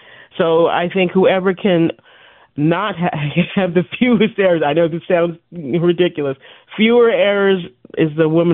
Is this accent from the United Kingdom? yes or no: no; New York, United States; I grew up on Long Island.